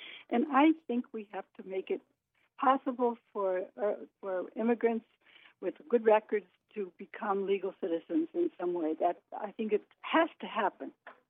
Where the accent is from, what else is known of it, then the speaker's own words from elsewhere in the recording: Arizona, United States; Well, I'm from Arizona, too.